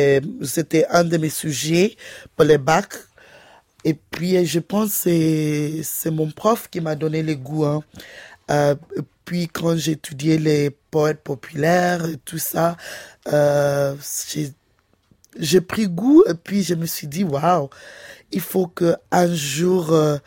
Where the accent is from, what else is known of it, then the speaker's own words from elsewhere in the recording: Soweto, Gauteng, South Africa; moved away as an adult; now in Paris, France; j'ai 36 ans et je viens de l'Afrique du Sud, Soweto exactement. Et puis je suis ici à Paris, ça fait 3 ans, mais... J'ai vécu à Paris avant. La première fois que je suis arrivée à Paris, c'était en 1998.